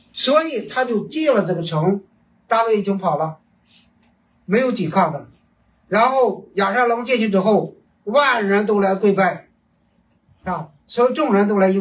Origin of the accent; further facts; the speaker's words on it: China; 有时候我们中国人有句话，退步海阔天空